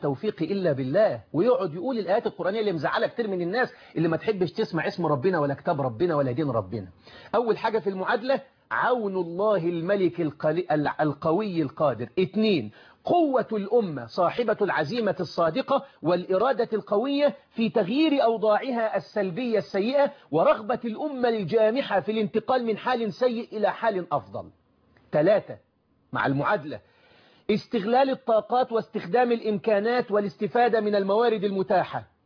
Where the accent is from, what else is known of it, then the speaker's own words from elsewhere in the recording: Rashid, Beheira, Egypt; أنا أسكن في يعني ولدت في البحيرة وأنا تبع مركز رشيد، عندنا بحيرة إدكو